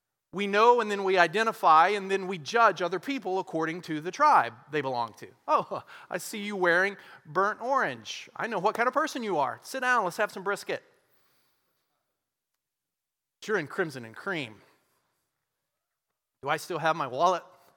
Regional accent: Texas, United States; I am an American. I am a Texan. I am a Parkie, in as much as I've lived in University Park for 7 years.

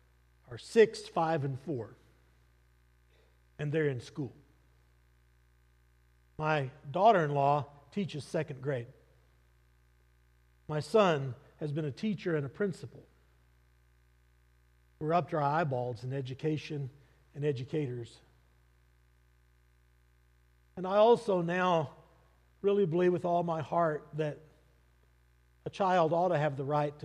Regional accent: El Paso, Texas, United States; So I grew up in El Paso, and so I grew up around a lot of little Hispanic kids.

